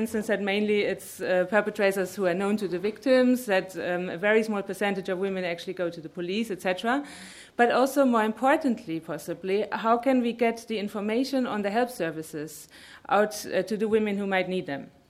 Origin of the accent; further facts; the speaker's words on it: Germany; I'm German. I was brought up in Western Germany. Then I lived in Western Europe.